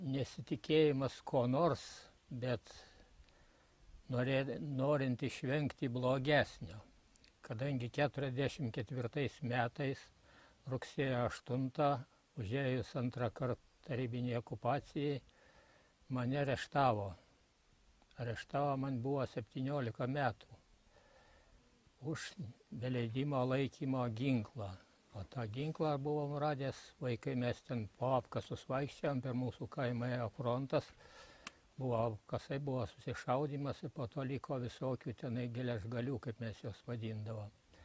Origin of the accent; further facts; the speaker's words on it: Narvaišiai, Utena County, Lithuania; born there; gimęs 1927 metais. Gimiau Narvaišių kaime, Užpalių valsčiuje, Utenos apskrityje.